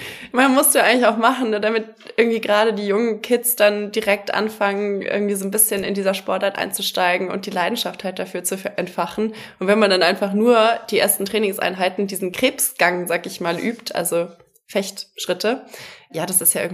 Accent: Nuremberg, Bavaria, Germany; ich bin in Nürnberg groß geworden.

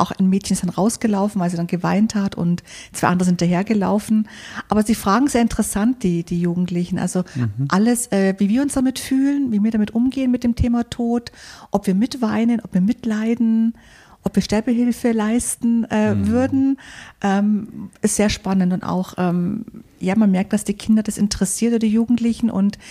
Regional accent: Munich, Bavaria, Germany; Ich bin in München aufgewachsen, aber meine Familie ist in Italien und im Schwarzwald.

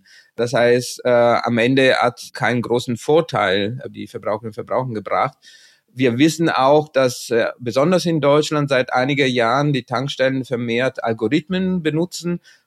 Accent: Italy; German is a second language; Und als Italiener kann ich nur mich freuen

